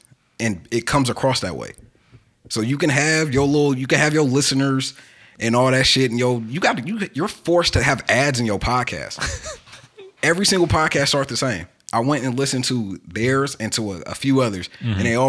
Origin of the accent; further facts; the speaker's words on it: California, United States; We're from the Bay Area.